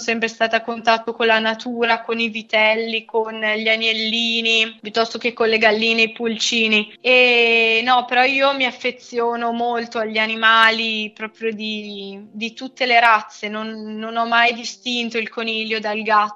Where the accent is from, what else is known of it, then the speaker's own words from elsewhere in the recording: Soresina, Lombardy, Italy; now in Milan, Italy; ho 22 anni. Sono di Soresina, però attualmente vivo e lavoro a Milano.